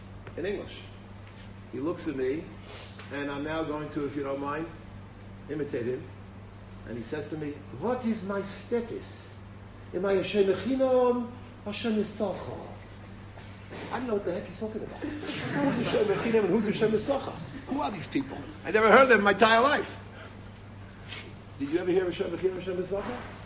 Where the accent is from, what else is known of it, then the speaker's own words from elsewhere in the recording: New York City, New York, United States; I'm a fellow who's, I grew up in New York City